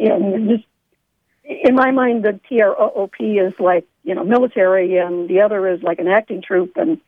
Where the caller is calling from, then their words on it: Sharon, Pennsylvania, United States; Calling from Sharon, Pennsylvania, Penn State Shenango, where I teach theater.